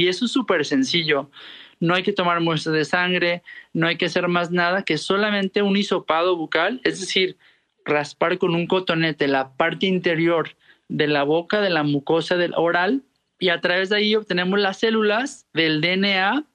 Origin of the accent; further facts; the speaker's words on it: Guadalajara, Jalisco, Mexico; y como buen tapatío